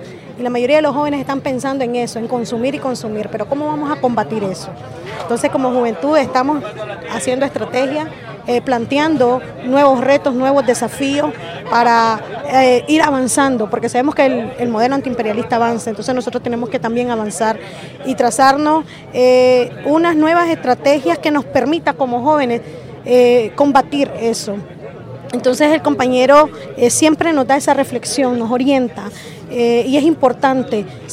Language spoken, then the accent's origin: Spanish; Nicaragua; nosotros como pueblo nicaragüense estamos avanzando en seguir en ese modelo de diálogo, consenso y negociación